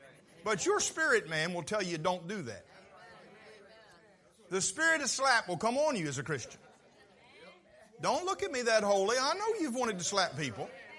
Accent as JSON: {"language": "English", "town": "Vienna", "region": "Maryland", "country": "United States", "tie": "born or raised there", "said": "I was born and raised in Vienna, and I'm trying hard to do something about Dorchester County coming out in me. My wife gave me a visa to come to Wicomico, and so far it's not been expired."}